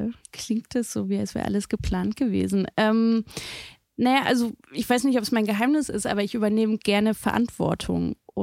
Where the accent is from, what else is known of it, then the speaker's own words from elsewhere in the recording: Dresden, Saxony, Germany; als ich noch in Dresden lebte, ich komme ja aus Dresden, bin da geboren und habe da auch mein Abi gemacht